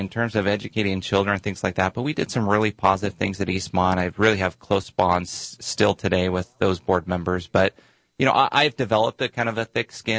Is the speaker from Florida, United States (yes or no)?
no; Wenatchee, Washington, United States; also born or lived in Spokane; Well, I was born just outside Spokane, but I was raised right here in Wenatchee. So I'm proud to have all my upbringing right here in Wenatchee.